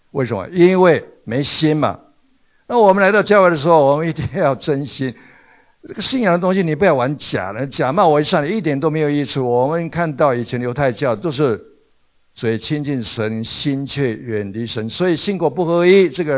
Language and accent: Chinese; Taiwan; now in United States; 为什么我从年幼的时候就蒙神的拣选，后来就到美国来受操练之后受他的差遣